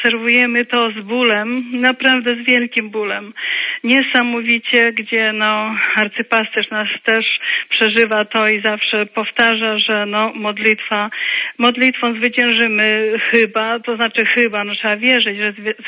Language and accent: Polish; Podlaskie Voivodeship, Poland; Pochodzę właśnie z Białostockiego, z tych Kresów Wschodnich, od strony księdza Jerzego Popiełuszki, więc tam ludzie są tak bezpośredni